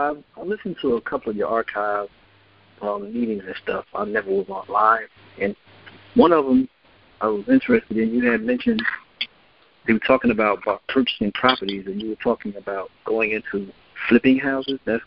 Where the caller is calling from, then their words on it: New Jersey, United States; Yeah, that's my New Jersey area code. I'm calling from New Jersey.